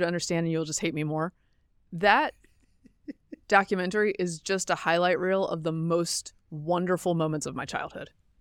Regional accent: North Carolina, United States; And also just a little fun fact about growing up on Tobacco Road.

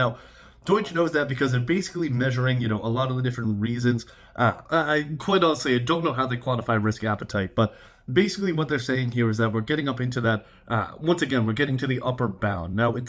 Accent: Boston, Massachusetts, United States; I mean, I grew up in Boston. There's not a lot of Krispy Kremes up there

